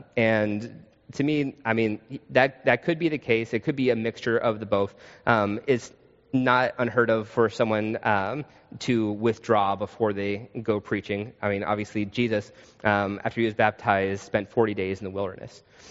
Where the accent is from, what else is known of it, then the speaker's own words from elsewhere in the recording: Tucson, Arizona, United States; If you want to use a cowboy metaphor, which I'm from Tucson, I love cowboy metaphors.